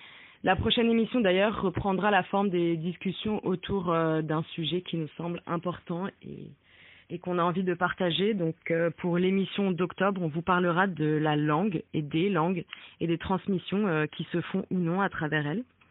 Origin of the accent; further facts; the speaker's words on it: Marseille, Provence-Alpes-Côte d'Azur, France; moi du coup … j'ai 25 ans, j'ai grandi à Marseille